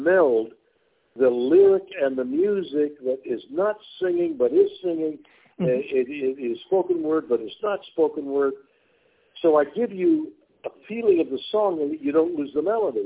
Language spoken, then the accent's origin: English; Montreal, Quebec, Canada; I'm a Canadian from Montreal trying to record the blues.